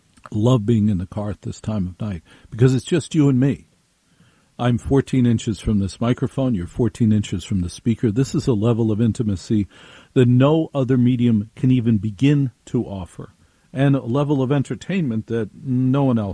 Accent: New Jersey, United States; I grew up in Jersey.

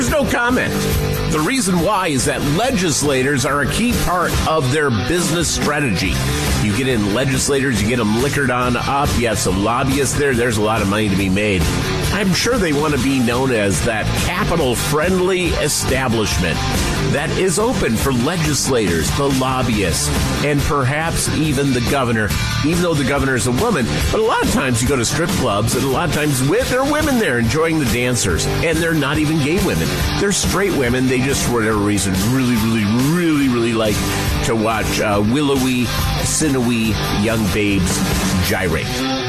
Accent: Michigan, United States; Lansing being the great capital of my home state, Michigan. Woohoo, go Michigan.

